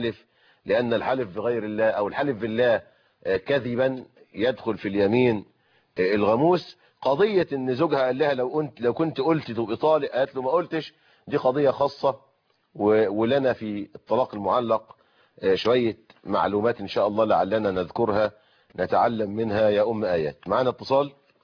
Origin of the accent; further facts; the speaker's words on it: Egypt; عندنا في مصر